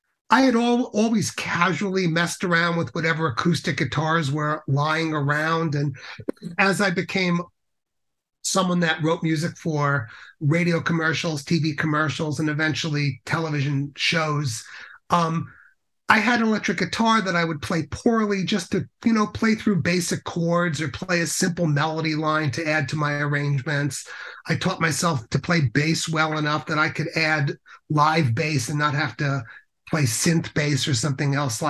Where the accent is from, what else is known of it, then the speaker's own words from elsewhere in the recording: Jericho, New York, United States; I'm from Long Island originally. I grew up in Jericho.